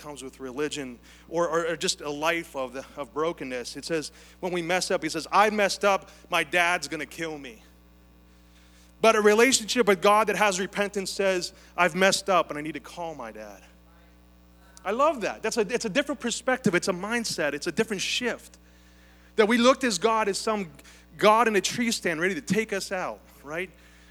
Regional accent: Pittsburgh, Pennsylvania, United States; And I'm from Pittsburgh.

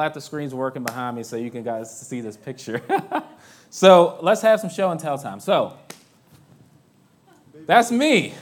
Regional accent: Maryland, United States; moved away as an adult; now in Pittsburgh, United States; I was not in Pittsburgh at the time. I'm originally from Maryland.

